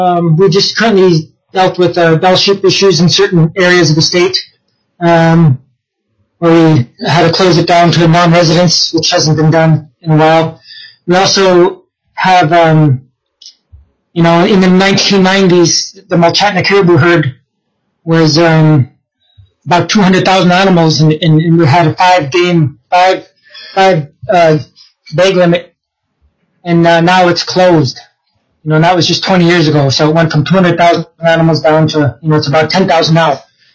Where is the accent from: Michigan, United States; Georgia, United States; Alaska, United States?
Alaska, United States; McGrath; now in Bethel, United States; I'm a lifelong Alaskan born in Bethel, and I grew up in McGrath and currently reside in Bethel, where I've lived for the last 30 years with my wife.